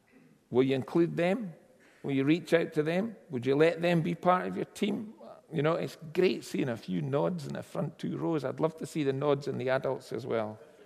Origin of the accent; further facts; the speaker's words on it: Edinburgh, Scotland, United Kingdom; Now, for those of you that come from Edinburgh, you will know that there is a huge difference